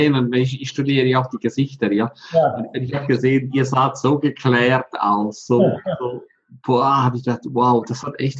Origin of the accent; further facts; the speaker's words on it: St. Moritz, Graubünden, Switzerland; Ich kenne das ja auch aus meiner Heimat St. Moritz. Da haben wir die ganze hohe Berge